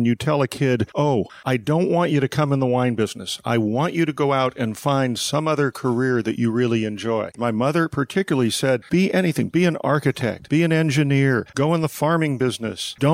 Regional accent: California, United States; And it was funny because when I'd go to places and say, I'm from Napa Valley, you know what they'd say?

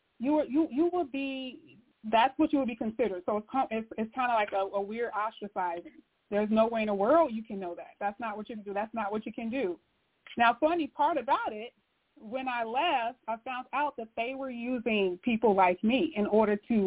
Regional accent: Chicago, Illinois, United States; now in Indiana, United States; I was born and raised in Chicago, but I live in Indiana.

